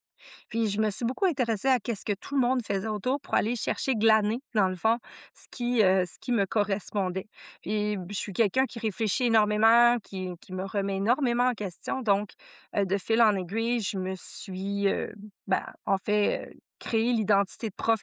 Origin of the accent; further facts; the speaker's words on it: Quebec, Canada; accent: Québécois; J'espère que les auditeurs vont bien comprendre mon accent québécois.